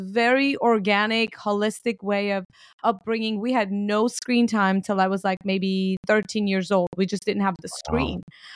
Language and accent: English; Armenia; that's how we grew up in Armenia.